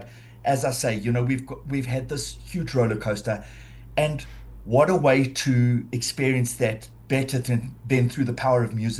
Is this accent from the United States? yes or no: no; South Africa; And I think that it's something we as South African Jewry have in abundance.